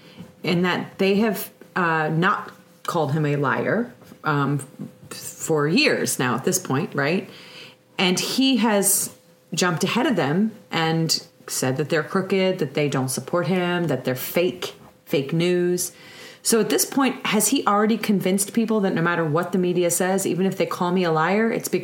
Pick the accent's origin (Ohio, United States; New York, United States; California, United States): Ohio, United States; a lot of people that I know, from growing up in Ohio that voted for Trump